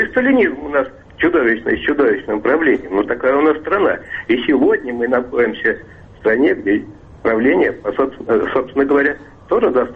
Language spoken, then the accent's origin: Russian; Moscow, Russia; я из Москвы.